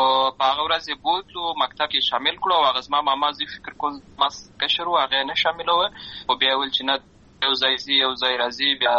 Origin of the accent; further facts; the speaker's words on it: Lashkar Gah, Helmand, Afghanistan; also born or lived in Uruzgan; زه په اصل کې د اروزګان ولایت یم، اما زه په هلمند ولایت لشکرګاه کې پیدا شوی یم، همالته لوی شوی یم، همالته مې ښوونځی لوستې ده، همالته مې ټول ژوند مې له هماغه ځای څخه پیل شوی دی، خو په اصل کې زه د اروزګان ولایت څخه.